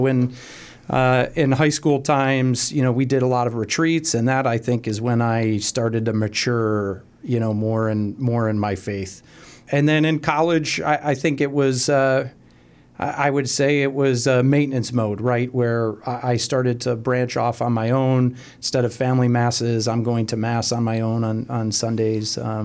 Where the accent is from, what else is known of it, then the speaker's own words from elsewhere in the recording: Cleveland, Ohio, United States; I'm also born and raised in Cleveland, cradle Catholic. I went to St. Joseph and John in Strongsville